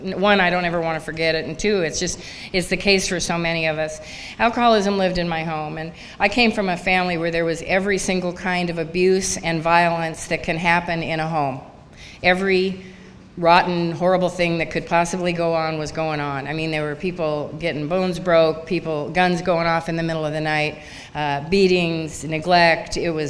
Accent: Montana, United States; I grew up in Montana. I am a Montana drunk.

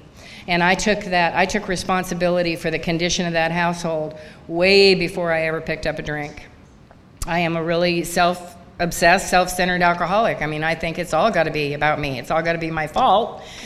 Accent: Montana, United States; I grew up in Montana. I am a Montana drunk.

